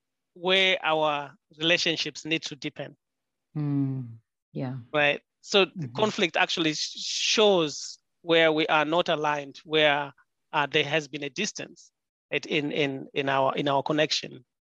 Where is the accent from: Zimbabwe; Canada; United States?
Zimbabwe; born there; I was born in Zimbabwe, and my mother was an organizer during the liberation struggle for independence.